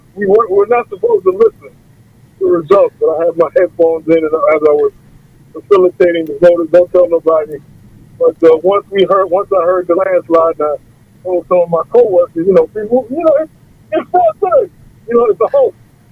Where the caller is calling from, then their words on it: Queens, New York, United States; from South Jamaica, Queens.